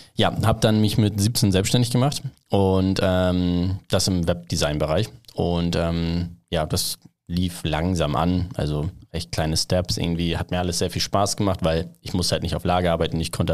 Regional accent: Flensburg, Schleswig-Holstein, Germany; Also bin aufgewachsen in Flensburg, Handewitt

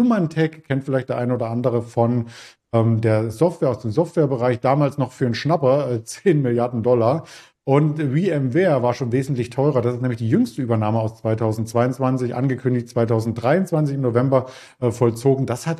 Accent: East Germany, Germany; Als Ossi war ich nur am FKK bisher.

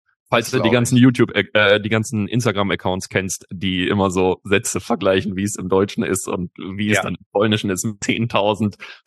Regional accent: Poland; born there; Weil ich wurde in Polen geboren, ich fühle mich aber als Deutscher und mir liegt sehr wohl sehr viel an Deutschland.

